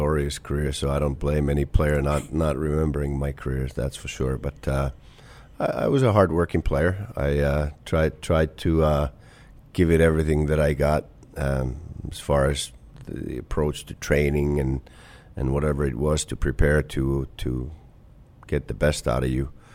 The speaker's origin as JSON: {"language": "English", "town": "Kuopio", "region": "North Savo", "country": "Finland", "tie": "born or raised there", "said": "Yeah, I was kind of Kuopio, my hometown, which is now known for a lot of NHL players"}